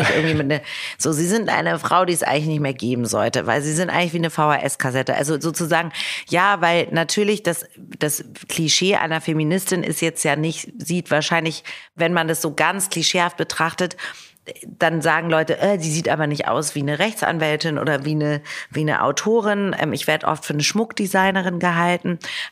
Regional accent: Hamburg, Germany; ich komme ja aus Hamburg

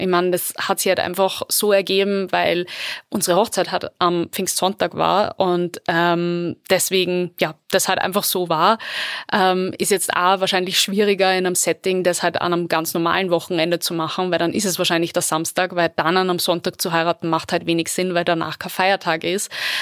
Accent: Upper Austria, Austria; Es ist bei uns in Oberösterreich trotzdem sicher eins der größten Brauthäuser mit der größten Auswahl auch.

